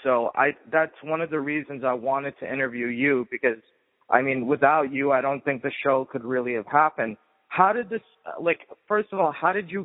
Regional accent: Boston, Massachusetts, United States; I realized, wow, Conan's also from Boston, like me.

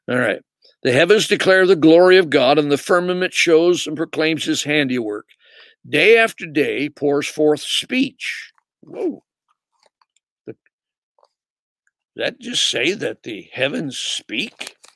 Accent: California, United States; born there; I was born in California, and there's some spots on earth that are really nice.

